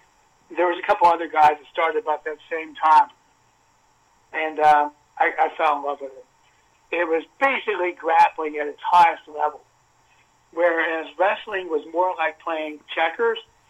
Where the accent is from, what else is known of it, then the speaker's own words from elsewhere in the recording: Carlisle, Pennsylvania, United States; I grew up in Carlisle, Pennsylvania, and I knew from the time I was 12 years old I wanted to be a physical education teacher.